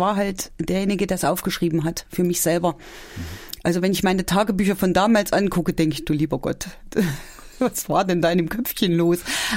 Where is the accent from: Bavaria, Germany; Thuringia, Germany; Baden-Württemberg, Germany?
Thuringia, Germany; Gotha; also born or lived in Friedrichroda; Nein, ich komme aus Gotha.